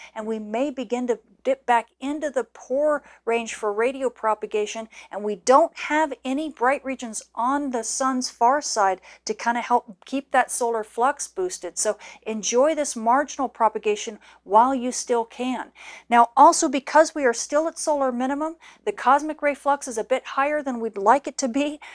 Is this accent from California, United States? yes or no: yes; California, United States; And even my home state of California.